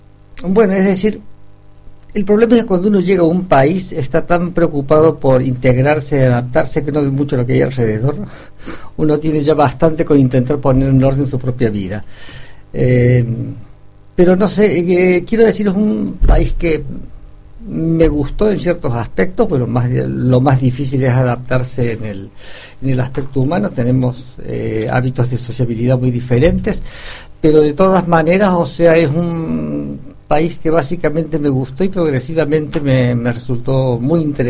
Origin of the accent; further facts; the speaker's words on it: Argentina; also born or lived in Spain; now in Belgium; los argentinos no me identifican como argentino, los españoles inmediatamente, pero bueno, y el país en el que más he vivido es en Bélgica